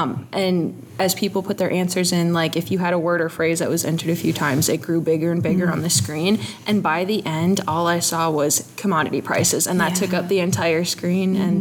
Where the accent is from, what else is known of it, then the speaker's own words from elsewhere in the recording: Indiana, United States; especially with people from my home state of Indiana. It's cool seeing some of those familiar faces here.